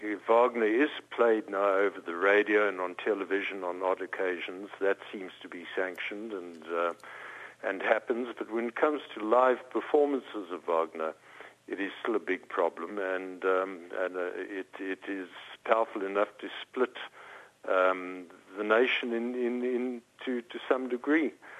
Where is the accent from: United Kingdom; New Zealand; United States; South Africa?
South Africa; Pretoria, Gauteng; I come from Pretoria in South Africa.